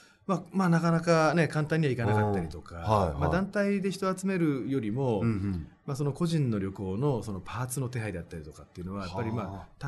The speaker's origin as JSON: {"language": "Japanese", "town": "Yokohama", "region": "Kanagawa", "country": "Japan", "said": "でも例えば僕は横浜出身なので、はい、横浜のこと言えますけど"}